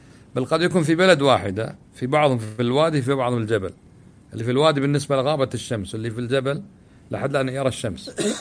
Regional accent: Kuwait; أبو معاذ يقول أنه سافر مثلاً عندنا في الكويت الساعة السادسة أذن المغرب

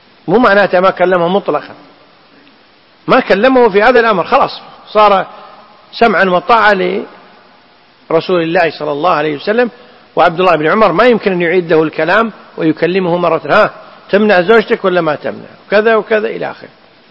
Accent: Kuwait; احنا عندنا بالكويت اذا جاءت مشكله على الرجال او على المراه اللي ما هو على لسان ذكر الله، شي يقول يمه يبا

